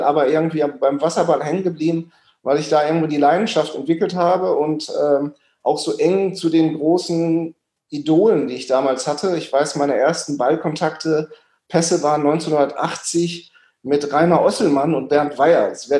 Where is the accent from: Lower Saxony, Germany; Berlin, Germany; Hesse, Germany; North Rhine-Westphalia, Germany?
North Rhine-Westphalia, Germany; Duisburg; born there; Ich bin geboren ja in Duisburg.